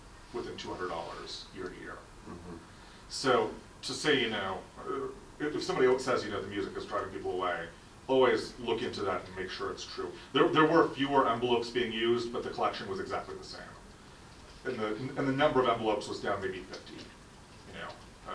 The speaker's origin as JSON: {"language": "English", "country": "Canada", "said": "I am Canadian, yeah. Yes, by birth, yes."}